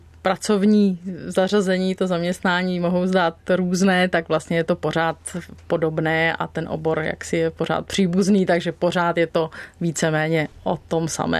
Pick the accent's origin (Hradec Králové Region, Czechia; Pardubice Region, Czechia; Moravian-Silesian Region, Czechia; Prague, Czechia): Prague, Czechia; Narodila jsem se v Praze.